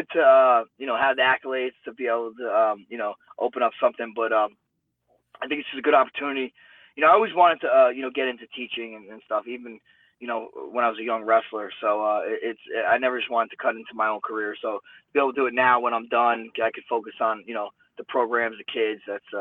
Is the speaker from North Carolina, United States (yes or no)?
no; Toms River, New Jersey, United States; In Toms River, yep.